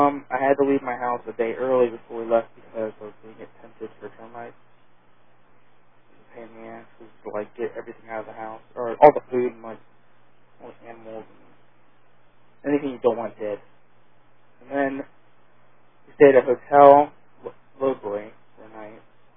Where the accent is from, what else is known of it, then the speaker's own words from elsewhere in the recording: Tampa, Florida, United States; he called that I was from Tampa